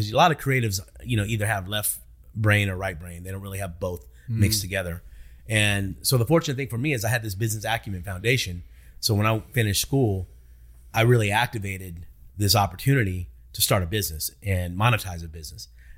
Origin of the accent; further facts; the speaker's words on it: New Orleans, Louisiana, United States; I grew up in New Orleans, and my career started in marketing.